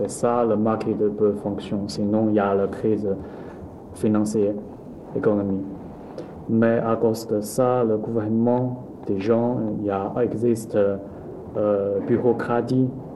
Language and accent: French; China; French is a second language; C'est pas parce que je suis chinois, c'est un phénomène, ça m'intéresse